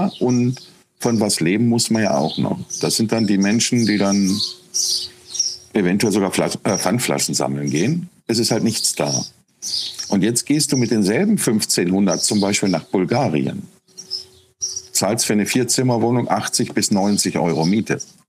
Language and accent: German; Germany; Es ist eine ganz andere Mentalität, die wir als Deutsche vielleicht gar nicht im ersten Moment so verstehen.